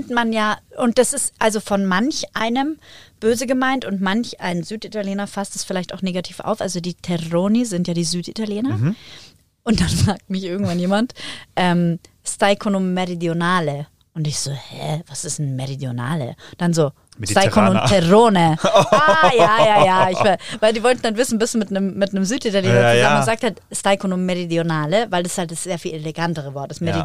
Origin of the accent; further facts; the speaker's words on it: Germany; also born or lived in Northern Italy; also eigentlich bin ich Deutsche, aber ich habe halt in Norditalien gelebt und da auch viel gearbeitet und habe aber hauptsächlich, also da viel mit Süditalienern, die italienische Sprache gelernt und deswegen, man kann mich halt gar nicht einordnen